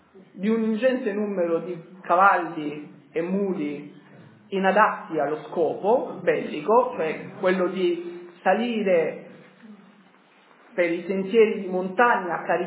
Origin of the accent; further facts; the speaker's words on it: Sardinia, Italy; io sono sardo d'origine, quindi insomma, quasi tutti analfabeti